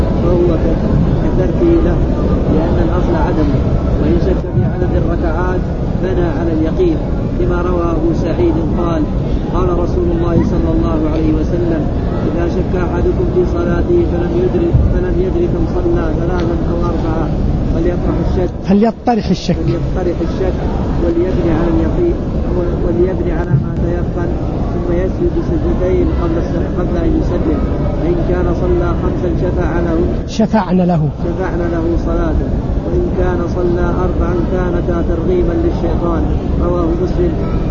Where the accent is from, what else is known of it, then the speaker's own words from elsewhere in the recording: Egypt; صيام أنا طبعاً من مصر.